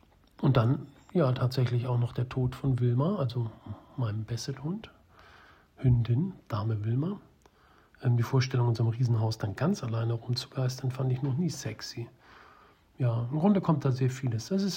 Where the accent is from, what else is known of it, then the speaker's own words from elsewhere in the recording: Hamburg, Germany; Also ich mag schon gern in Hamburg sein, als Hamburger ist das irgendwie auch logisch und ist auch eine coole Stadt